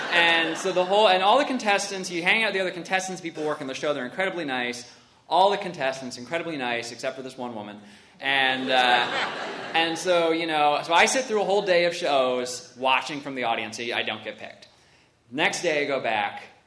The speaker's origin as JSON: {"language": "English", "town": "Buffalo", "region": "New York", "country": "United States", "tie": "born there", "said": "So I was not born in Kiev. I was born in Buffalo. Buffalo, you know us, we don't live there now."}